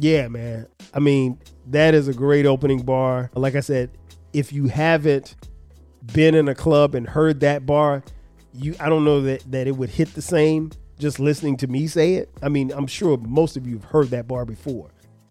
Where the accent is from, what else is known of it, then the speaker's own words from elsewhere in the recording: Florence, South Carolina, United States; Again, I grew up in Florence, South Carolina. I didn't know where Hollis, Queens was